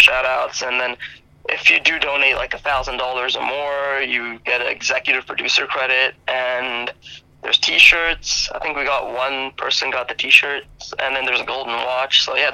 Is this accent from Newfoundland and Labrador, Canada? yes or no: yes; Tollengate, Newfoundland and Labrador, Canada; also born or lived in Calgary; now in Vancouver, Canada; I grew up in Tollengate, which was, like, in my opinion, one of the most beautiful places ever.